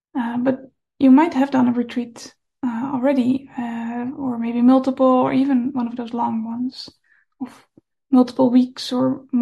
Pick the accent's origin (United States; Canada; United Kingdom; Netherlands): Netherlands; English is a second language; when I just started meditating and I went to the local sangha in my hometown back in the Netherlands where I was living at the time